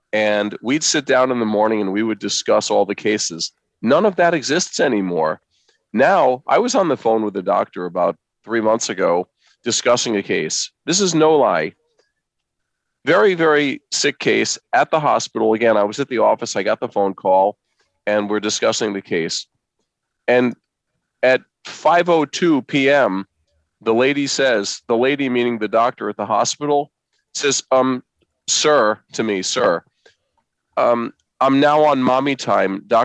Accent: Queens, New York, United States; when I grew up in Corona, Queens, I thought that was dangerous.

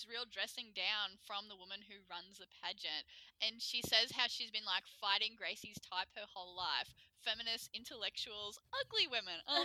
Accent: Australia; And as Australian, I don't really understand beauty pageants. We don't really have them over here

